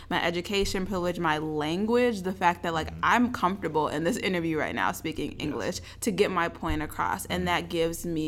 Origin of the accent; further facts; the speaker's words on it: Minnesota, United States; I grew up in Minnesota, I live in Minnesota